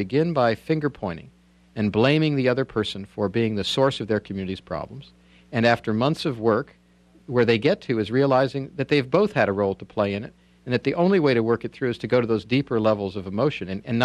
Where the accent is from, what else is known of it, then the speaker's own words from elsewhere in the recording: Indiana, United States; since I'm a basketball fan and since I grew up in Indiana